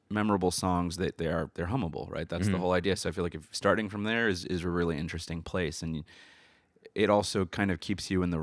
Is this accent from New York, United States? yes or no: yes; Brooklyn, New York, United States; I grew up here in Brooklyn in Williamsburg.